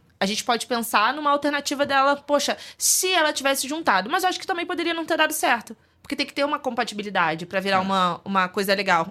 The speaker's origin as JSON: {"language": "Portuguese", "region": "Rio de Janeiro", "country": "Brazil", "said": "eu sou do Rio de Janeiro e do subúrbio do Rio, e divas não estão só na Zona Sul."}